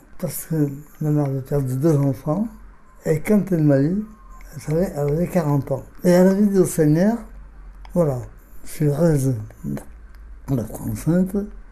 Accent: Saint-Clar, Occitanie, France; born there; Mais je suis né dans le Gers, à Saint-Clar. J'ai été baptisé à Saint-Clar, dans l'église de Saint-Clar.

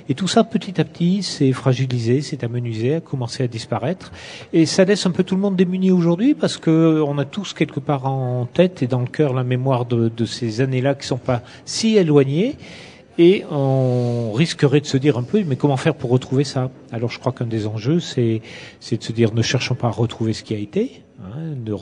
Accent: Auvergne-Rhône-Alpes, France; Moi, je suis auvergnat. Je suis pas véronnier.

